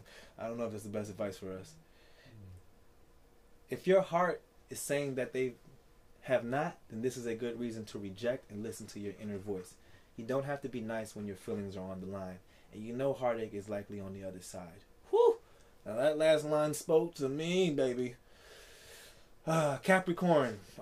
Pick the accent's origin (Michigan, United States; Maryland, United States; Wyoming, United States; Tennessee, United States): Maryland, United States; Thank you for my home country and my home state, Maryland, of the United States.